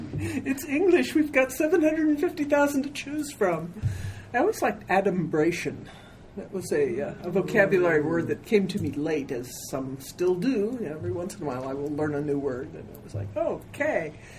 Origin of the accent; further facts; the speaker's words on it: United States; You know, sort of being an American, I'm, you know, it's like succeed or die is not.